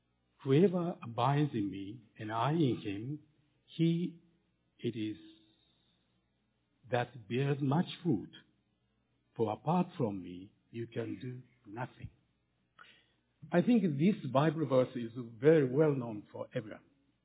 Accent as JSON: {"language": "English", "town": "Nagoya", "region": "Aichi", "country": "Japan", "tie": "born or raised there", "moved": "as an adult", "said": "Then, 1 year after the war, we had to come back to Japan. I grew up in Nagoya, and in 1970, I went to Düsseldorf, Germany, to study at the university."}